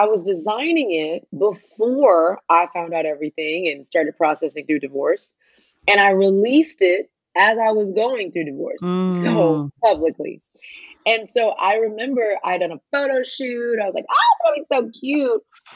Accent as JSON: {"language": "English", "country": "United Kingdom", "said": "I am British."}